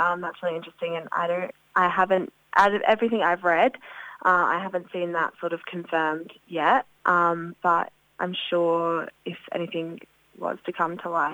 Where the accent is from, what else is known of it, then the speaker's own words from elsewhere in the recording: South Australia, Australia; I'm from South Australia, so rugby is a foreign concept to me